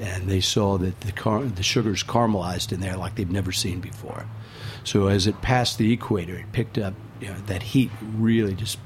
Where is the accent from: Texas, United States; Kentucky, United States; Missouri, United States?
Kentucky, United States; Louisville; So growing up in Louisville, you're surrounded by bourbon. It's kind of a way of life.